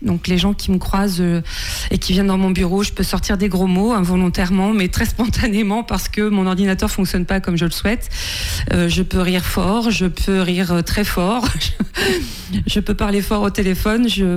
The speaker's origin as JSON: {"language": "French", "town": "Saint-Hilaire-de-Chaléons", "region": "Pays de la Loire", "country": "France", "tie": "born or raised there", "said": "je ne suis pas vendéenne, je viens du 44, j'ai grandi à Saint-Hilaire de Chaléon"}